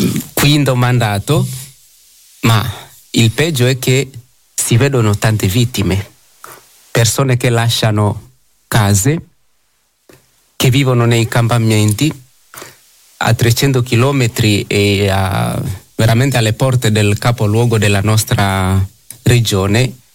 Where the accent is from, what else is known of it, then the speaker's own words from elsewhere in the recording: DR Congo; io vengo dal Congo, dalla Repubblica Democratica del Congo, vicino all'equatore, come l'hai accennato. Io abito a 5 chilometri dall'equatore nell'emisfero nord, quindi ogni settimana attraverso l'equatore.